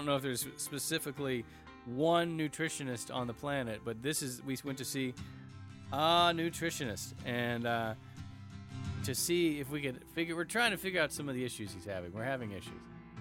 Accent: Georgia, United States; I'm from Georgia. You would have thought I would have had crawfish.

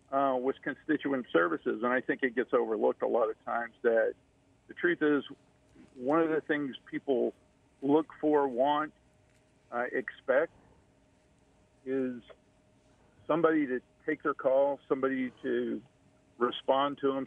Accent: Alabama, United States; also born or lived in Florida / Illinois; So I'm born and raised in South Alabama. Moved around a little bit between Mobile County, Baldwin County, Escambia County, Florida. Did a short tour in Illinois. Moved back home 11 years ago via way of Fairhope.

